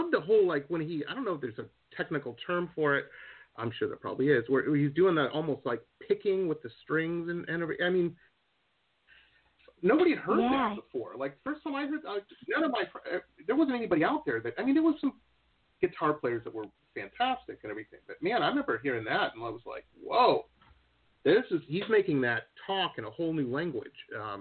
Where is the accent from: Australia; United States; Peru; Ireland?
United States; Michigan; I grew up in Midwest, a suburb of Detroit, and this was the 80s